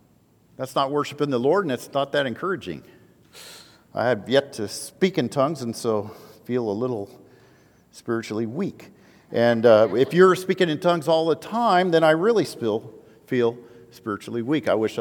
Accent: Oregon, United States; born there; And it's because I was born in Oregon, in the renegade colony of the United States of America.

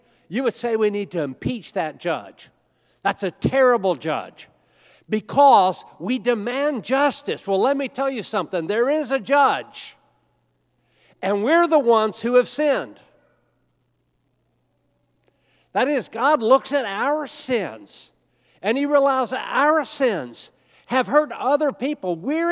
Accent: the South, United States; I'm from the South.

